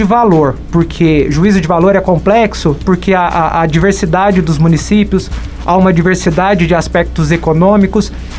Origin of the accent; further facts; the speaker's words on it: Pouso Alegre, Minas Gerais, Brazil; eu sou de Pouso Alegre, nascido lá